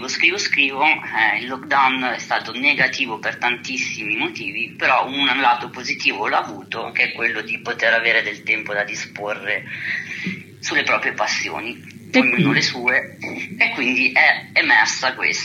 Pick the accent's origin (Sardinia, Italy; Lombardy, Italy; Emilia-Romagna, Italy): Lombardy, Italy; Milan; Io sono nato e cresciuto a Milano, ma con origini calabresi di cui vado orgogliosissimo.